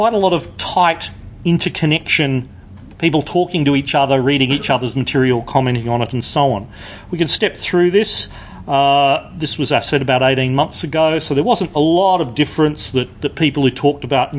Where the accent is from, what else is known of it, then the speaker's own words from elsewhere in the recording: Adelaide, South Australia, Australia; I'm from Adelaide, careful what you say.